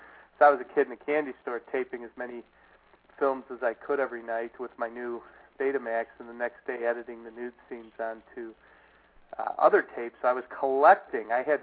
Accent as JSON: {"language": "English", "town": "Chicago", "region": "Illinois", "country": "United States", "tie": "born or raised there", "said": "I was in a bar in my hometown of Chicago"}